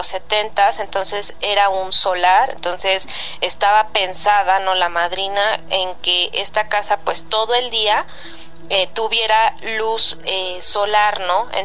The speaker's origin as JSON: {"language": "Spanish", "region": "Mexico City", "country": "Mexico", "said": "Y pues yo soy acá de la Ciudad de México."}